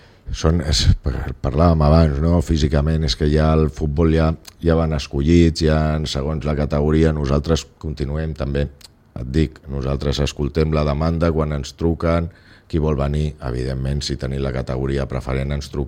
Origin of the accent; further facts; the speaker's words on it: Sitges, Catalonia, Spain; Memòria de que som gent de Sitges.